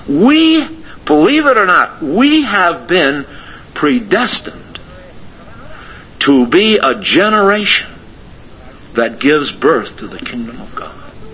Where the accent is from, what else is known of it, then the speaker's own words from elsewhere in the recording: West Haven, Connecticut, United States; But that was my hometown. That's where I lived, West Haven, Connecticut.